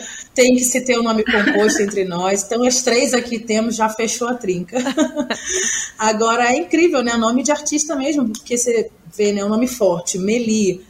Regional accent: Rio de Janeiro, Brazil; eu sou carioca

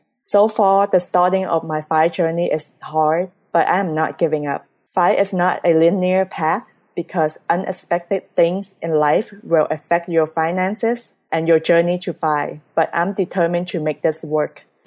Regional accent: Port Neches, Texas, United States; I'm a pharmacist from Port Neches, Texas.

